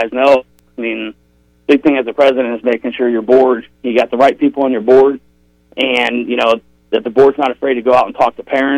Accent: Dayton, Ohio, United States; growing up in the Dayton, Ohio area and playing on a rather large rec league

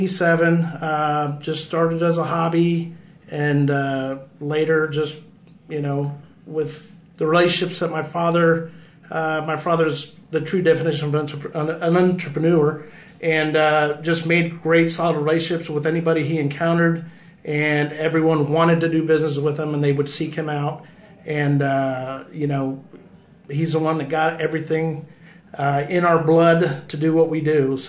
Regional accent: Lafayette, Indiana, United States; I was born in Lafayette, Indiana.

